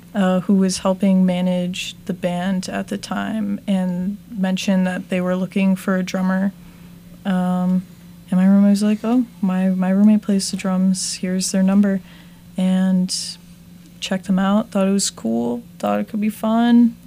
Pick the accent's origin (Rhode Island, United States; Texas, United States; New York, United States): Rhode Island, United States; I'm from Rhode Island originally, so I always love going back there.